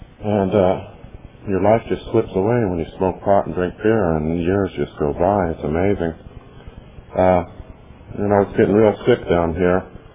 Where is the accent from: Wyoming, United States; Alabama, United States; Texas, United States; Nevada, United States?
Nevada, United States; Reno; also born or lived in Modesto; I'm from Reno. I've been in Reno 4 years now. I guess I did a geographical. But I lived here in Modesto 8 years